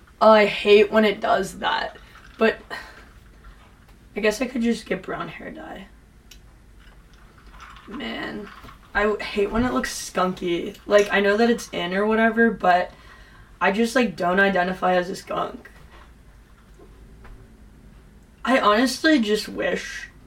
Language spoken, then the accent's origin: English; California, United States; Sorry, I'm from Southern California